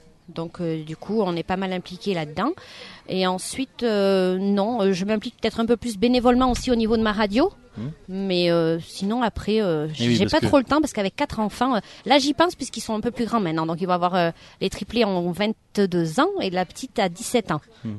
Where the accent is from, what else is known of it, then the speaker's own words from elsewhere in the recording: Auvergne-Rhône-Alpes, France; je venais juste du Cantal. Je suis Schotzeg à l'origine, donc j'ai atterri sur la commune d'Albary-le-Comtal. C'est pas très loin, c'est à une vingtaine de kilomètres par rapport à chez moi.